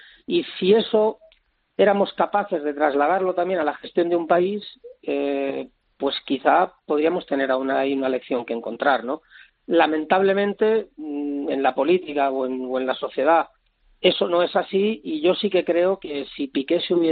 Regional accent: Spain; Yo me siento muy español

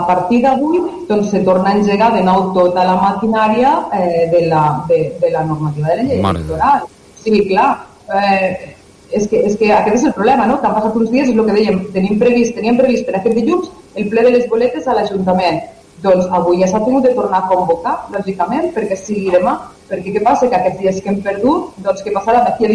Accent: Lleida, Catalonia, Spain; com a lleidatans o com a catalana

